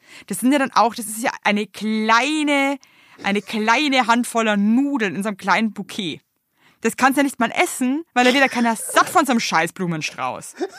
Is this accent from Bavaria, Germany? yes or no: yes; Bavaria, Germany; ich bin ja auch bayerische Staatsbürgerin.